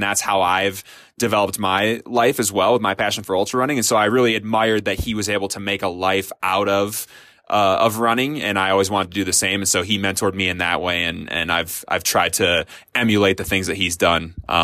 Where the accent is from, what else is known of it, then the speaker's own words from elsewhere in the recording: Illinois, United States; Okay, so I'm from Central Illinois, so I just like to point out that I think the Midwest folks are able to deal with cold